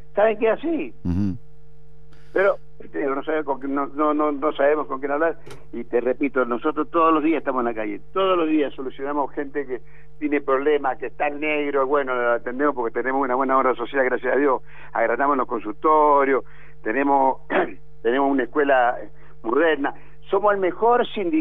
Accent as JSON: {"language": "Spanish", "town": "Bowen", "country": "Argentina", "tie": "born there", "said": "yo nací en Bowen"}